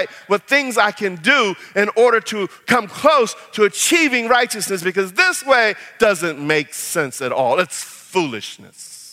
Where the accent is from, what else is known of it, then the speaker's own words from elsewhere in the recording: the South, United States; where I grew up in the South, Southern folks had some little things that they said.